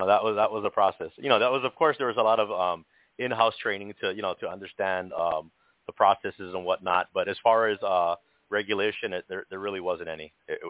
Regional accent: Hawaii, United States; I'm from Hawaii originally, but was in Northern California and kind of looking, you know, looking to move back to the islands.

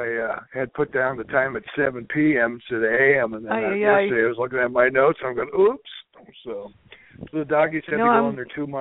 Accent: Midwest, United States; And so I'm from the Midwest, so, you know, people from the Midwest, like Missouri or Iowa, those states in the Midwest

